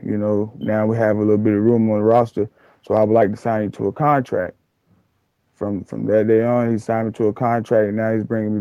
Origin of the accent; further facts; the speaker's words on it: Portsmouth, Virginia, United States; Well, really, I grew up in Portsmouth, Virginia, Don's, Virginia, and, growing up, I had both parents